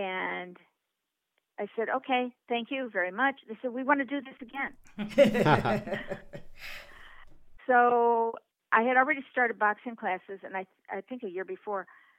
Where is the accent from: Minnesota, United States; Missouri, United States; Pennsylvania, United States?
Missouri, United States; St. Louis; now in Los Angeles, United States; I grew up in St. Louis. I went to University of Illinois